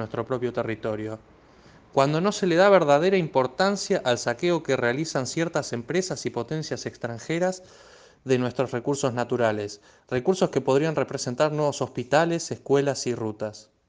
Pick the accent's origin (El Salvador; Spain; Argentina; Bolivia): Argentina; quería plantear que como argentinos deberíamos, valga la redundancia, replantearnos la importancia que tiene la defensa y la seguridad para nuestro país.